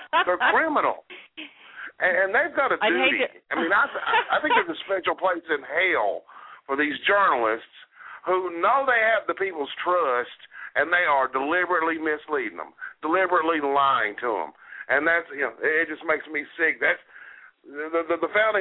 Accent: Canada; I'm in Canada. I am a Canadian.

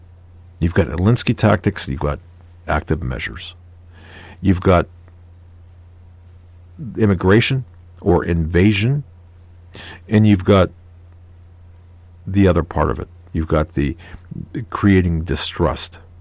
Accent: United States; born there; And I thank God every day I was born in the United States.

